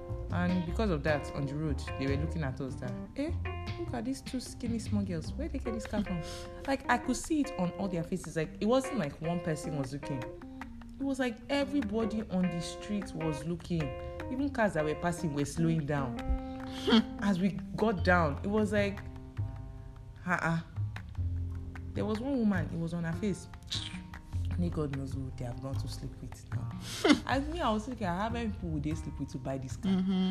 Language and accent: English; Nigeria; what advantages do we actually even have as Nigerian youths? Zero.